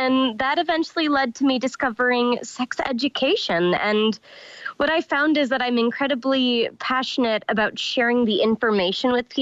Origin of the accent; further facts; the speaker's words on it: Leinster, Ireland; So I was born in Ireland. My grandmother has property just outside of Dublin proper, kind of in the direction of Swords.